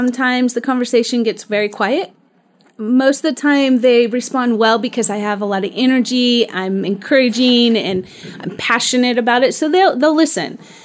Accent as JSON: {"language": "English", "town": "Sacramento", "region": "California", "country": "United States", "said": "I am from by the Sacramento area and I moved up here."}